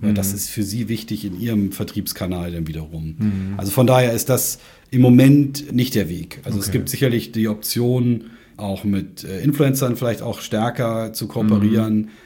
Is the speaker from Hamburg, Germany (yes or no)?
yes; Hamburg, Germany; als Hamburger